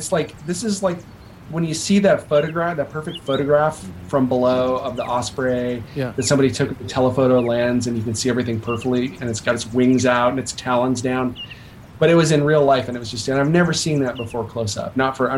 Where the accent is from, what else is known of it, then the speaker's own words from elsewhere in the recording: Pacific Northwest, United States; like my youth growing up in the Northwest bird, and they're everywhere in the Northwest.